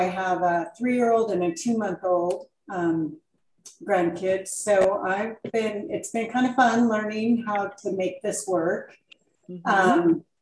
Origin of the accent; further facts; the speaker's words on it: Boise, Idaho, United States; I'm from Boise, Idaho.